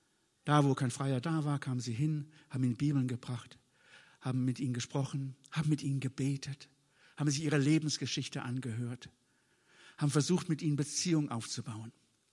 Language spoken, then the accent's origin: German; Rhineland-Palatinate, Germany; Bei uns im Westerwald an der Bundesstraße 8